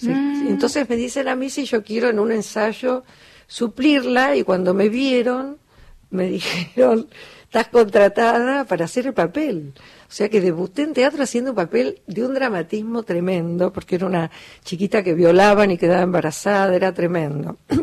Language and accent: Spanish; Pinamar, Buenos Aires Province, Argentina; Yo cuando era chica en Pinamar teníamos un grupito de nada, que hacíamos folclore